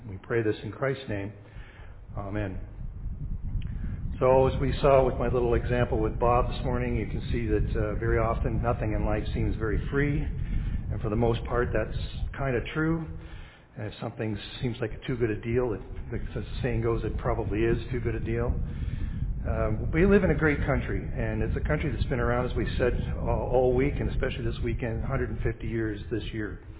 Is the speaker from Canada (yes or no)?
yes; Canada; born there; The fact that we've been born in this country means that because we're Canadian citizens, we have the right, and it is a right, and it's declared as such.